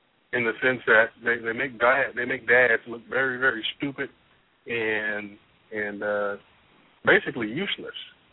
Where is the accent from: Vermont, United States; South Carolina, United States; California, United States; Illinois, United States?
South Carolina, United States; also born or lived in Ohio; I'm from South Carolina, so we had a little bit different outlook on things down here. I was born in Ohio. And I was raised down here.